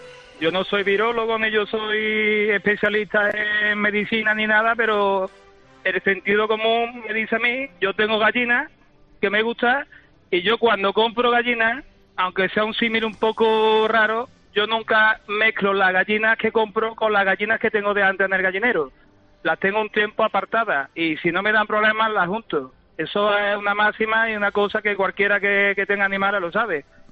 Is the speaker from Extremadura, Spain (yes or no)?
no; Córdoba, Andalusia, Spain; Yo trabajo en Córdoba, yo soy de aquí de Córdoba